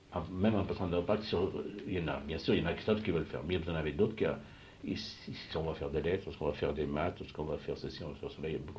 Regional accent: England, United Kingdom; Parce que c'est ce qu'on a chez nous en Angleterre.

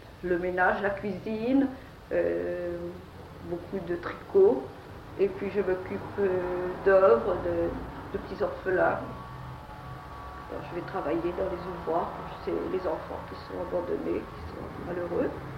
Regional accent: Orléans, Centre-Val de Loire, France; Je suis née à Orléans. Et j'ai toujours vécu

